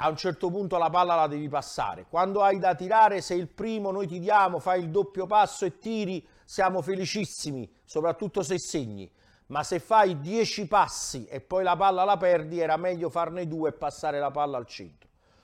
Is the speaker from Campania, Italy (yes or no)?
yes; Campania, Italy; come si dice dalle nostre parti, posso dirlo in napoletano, lo dico, cugliuta. Proprio lo dico in napoletano stretto